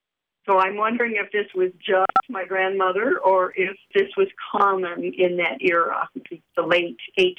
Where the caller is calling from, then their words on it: Amherst, Massachusetts, United States; Amherst, Massachusetts.